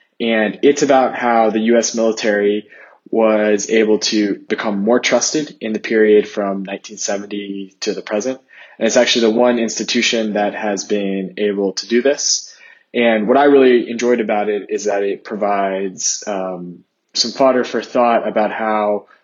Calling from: Zurich, Switzerland; I'm coming from Zurich, Switzerland.

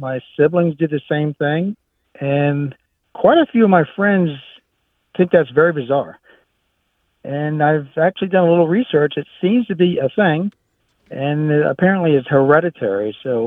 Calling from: Norfolk, Virginia, United States; I'm calling from Norfolk, Virginia.

